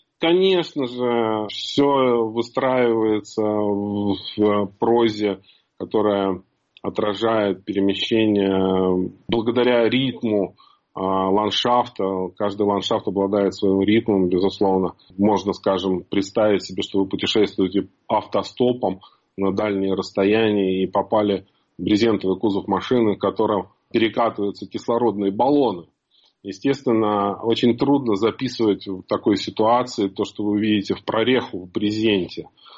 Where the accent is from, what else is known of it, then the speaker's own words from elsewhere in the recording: Absheron Peninsula, Azerbaijan; Я вырос на Апшеронском полуострове, на этом Каспийском клочке земли.